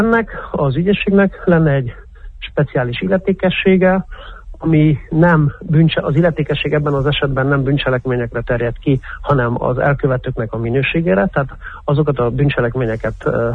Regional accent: Cluj-Napoca, Cluj County, Romania; mind a ketten kolozsváriak vagyunk, rég ismerjük egymást

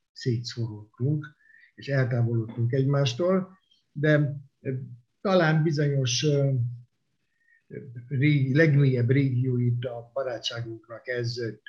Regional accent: Cluj-Napoca, Cluj County, Romania; hiszen én magyar értelmiségi családban születtem, a kolozsvári magyar értelmiségiek gyakorlatilag egytől egyig ismerték egymást.

